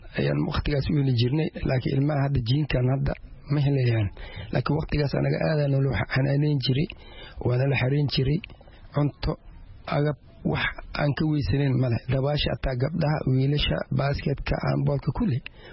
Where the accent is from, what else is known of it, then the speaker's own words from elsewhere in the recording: Banaadir, Somalia; born there; Banaadir aan anigu dhashay Shabeelaha Hoose waa u dhashay laakiin Banaadir aan ku dhashay